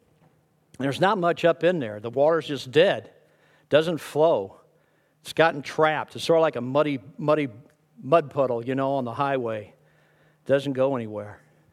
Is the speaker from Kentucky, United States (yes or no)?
no; Missouri, United States; I grew up in Missouri, and we had a 1,200-acre farm. I had 5 miles of riverfront on the Gasconade River